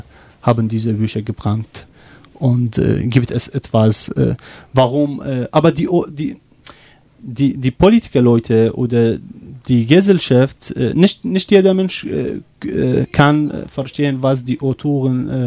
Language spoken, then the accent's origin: German; Iraq; German is a second language; ich komme aus dem Irak